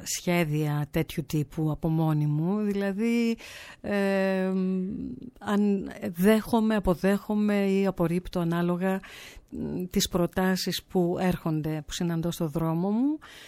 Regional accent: Eastern Macedonia and Thrace, Greece; η καταγωγή μου είναι από τον Εύρο, από ένα χωριό της επαρχίας Δημοτήχου.

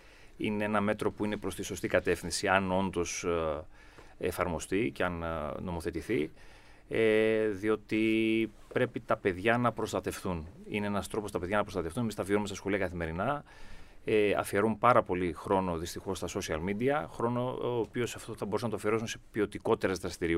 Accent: Edessa, Central Macedonia, Greece; καταγωγή ήμουν από την Έδεσα

